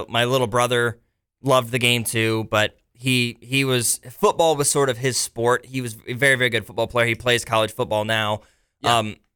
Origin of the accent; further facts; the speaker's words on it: Missouri, United States; I mean, growing up in Missouri, so many Mizzou fans where I grew up